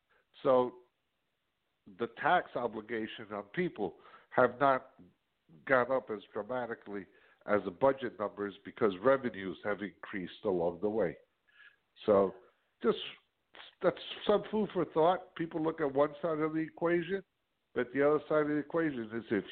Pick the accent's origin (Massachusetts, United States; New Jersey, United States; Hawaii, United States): New Jersey, United States; Union City; I give the example that I'm from Union City. I'm very proud to be from Union City, New Jersey.